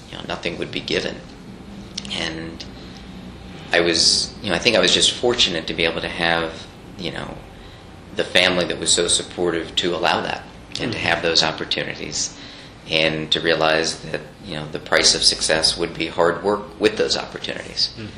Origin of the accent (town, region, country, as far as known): New Jersey, United States; born or raised there